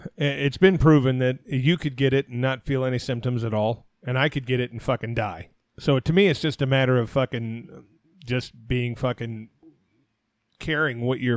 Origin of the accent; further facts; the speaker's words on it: Arizona, United States; I'm from Arizona. A lot of my family's still there.